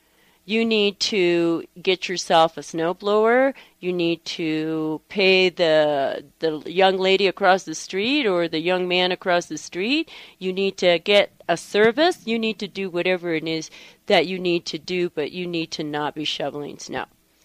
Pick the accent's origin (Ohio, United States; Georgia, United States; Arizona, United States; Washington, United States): Arizona, United States; Tucson; moved away; also born or lived in Southern California; I grew up in Tucson, Arizona, and then my husband and I moved to Southern California for my husband's work. And we came via Southern California to New Mexico in 1991.